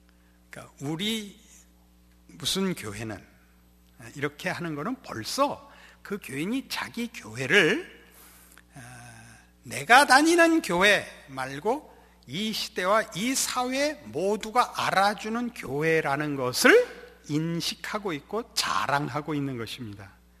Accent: South Korea; 그러면 저 같으면 난 한국에서 왔다.

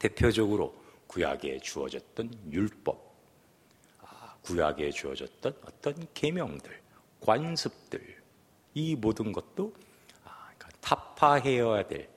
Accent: South Korea; 여러분과 저는 한국인이고 우리는 한국교회의 신자입니다.

